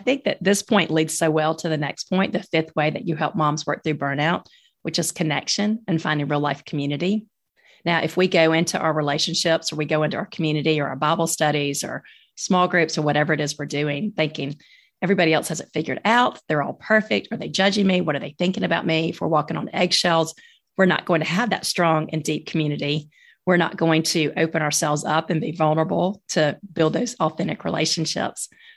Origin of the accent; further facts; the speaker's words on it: Tuscaloosa, Alabama, United States; But, you know, I grew up in Tuscaloosa. I went straight from high school to college 15 minutes away.